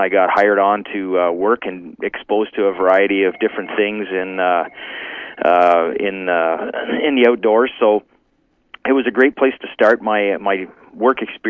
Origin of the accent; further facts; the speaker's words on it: Ontario, Canada; So I grew up in the Ottawa Valley.